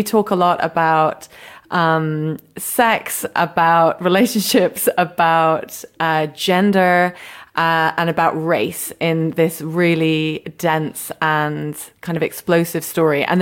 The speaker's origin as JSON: {"language": "English", "country": "United Kingdom", "accent": "British", "said": "Okay, it's because of my British accent. It's almost impossible to understand what I'm saying."}